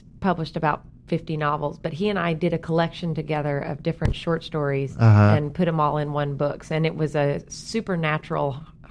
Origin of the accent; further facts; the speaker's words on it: Texas, United States; accent: Texas; now in Los Angeles, United States; Yeah, I live here in L.A., but I'm definitely from Texas. And I was just home for holidays, so I'm like full Texas right now. I still like the accent is super strong because it was nothing but family and friends.